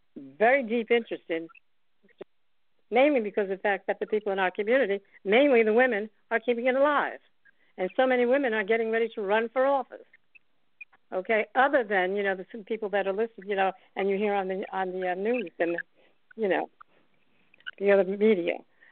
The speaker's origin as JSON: {"language": "English", "town": "Elizabeth", "region": "New Jersey", "country": "United States", "tie": "born or raised there", "said": "I grew up in Elizabeth, taught in Newark."}